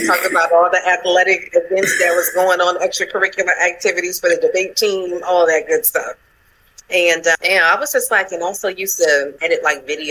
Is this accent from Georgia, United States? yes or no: yes; Georgia, United States; I was from Georgia when we would be doing our radio shows.